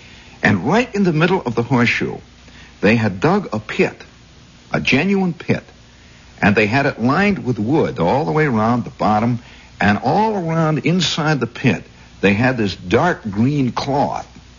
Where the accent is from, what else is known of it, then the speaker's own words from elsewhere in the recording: Indiana, United States; accent: Indiana; And so I immediately turned down my Indiana accent. I had it, you know. I said, yep, I'm from Indiana.